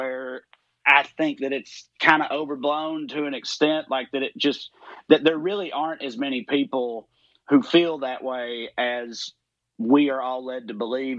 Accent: Salina, Kansas, United States; My like closest friends from growing up in Salina are still my very good friends to this day.

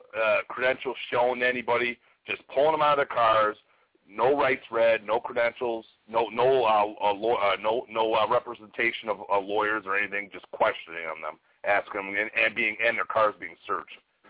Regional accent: Michigan, United States; we grew up in a little town about 8 miles away from there in Upper Michigan.

